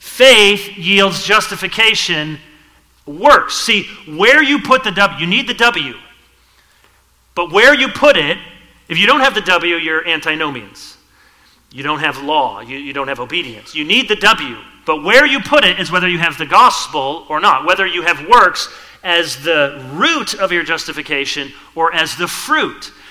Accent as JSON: {"language": "English", "region": "Michigan", "country": "United States", "tie": "born or raised there", "said": "it comes from my many years living in Michigan. And I grew up in Michigan and grew up playing pond hockey"}